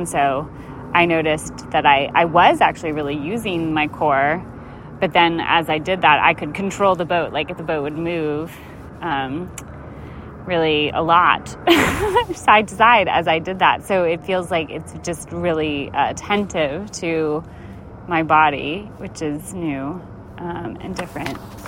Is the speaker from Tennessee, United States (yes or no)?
no; New York, United States; I'm from New York and Rachel's from Atlanta or from Macon in Georgia.